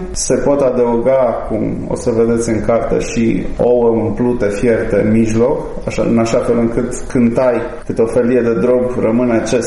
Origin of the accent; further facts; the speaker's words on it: Transylvania, Romania; din copilăria mea în Transilvania și de mine o spune totul. Sunt rețetele cu care am crescut